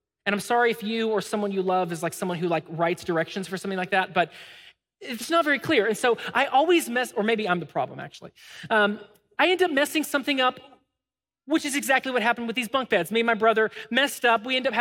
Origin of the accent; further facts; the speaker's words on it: Smyrna, United States; we grew up here in Smyrna, our families are all here.